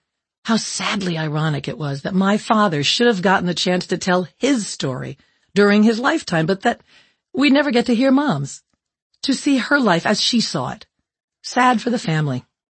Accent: New York, United States; born there; I used to say I was born in Butte, Montana. I thought it sounded more glamorous than Western New York.

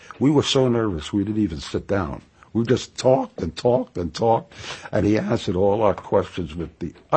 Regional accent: Brooklyn, New York, United States; Now, I'm coming from Brooklyn, from East New York.

